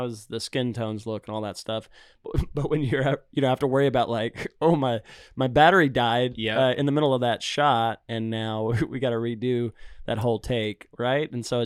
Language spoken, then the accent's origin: English; Houston, Texas, United States; But I grew up in Houston. There was a huge community of homeschoolers, even though it was the early days.